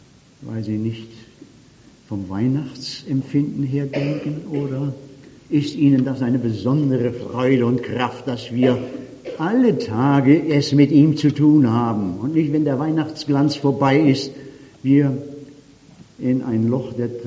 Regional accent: Baden-Württemberg, Germany; Bei uns im Süden, im Schwabenländle, ein Aufruf zum Gebet.

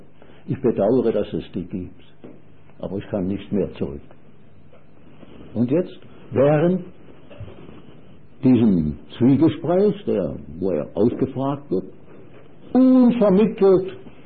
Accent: Schaffhausen, Switzerland; Schaffhausen, wo ich aufgewachsen bin, meine Großmutter ist auch am Rhein.

